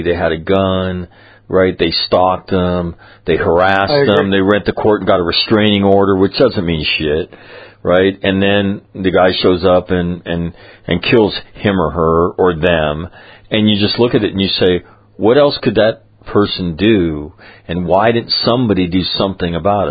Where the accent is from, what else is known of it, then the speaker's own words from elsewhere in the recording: Sacramento, California, United States; I'm from Sacramento.